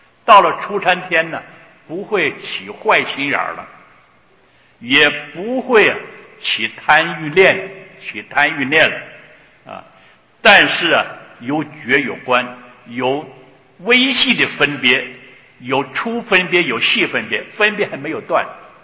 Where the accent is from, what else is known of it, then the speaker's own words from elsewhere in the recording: Taiwan; 我们从台湾来。到了美国啊，一个白天一个晚上，这个时间就不一样